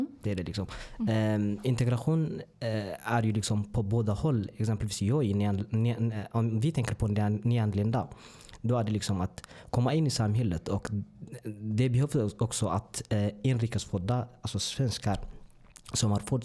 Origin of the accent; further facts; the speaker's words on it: Eritrea; now in Motala, Sweden; Jag kommer från Eritrea. Jag har varit 8 år och några månader i Sverige.